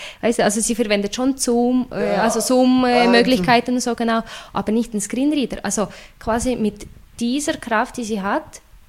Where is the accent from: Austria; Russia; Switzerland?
Russia; ich komme aus Russland und das ist die Situation mit der Barrierefreiheit, mit Zugänglichkeit und allem, ist eine ganz andere.